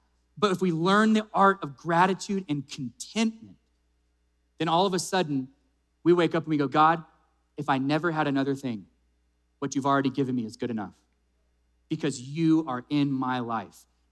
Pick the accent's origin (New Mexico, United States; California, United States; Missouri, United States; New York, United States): New Mexico, United States; Anybody say roof? No, we're from New Mexico.